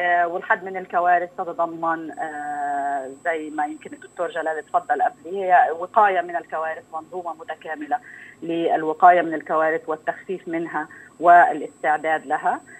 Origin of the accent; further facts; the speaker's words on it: Palestine; إنه إحنا كشعب فلسطيني وكمؤسسات فلسطينية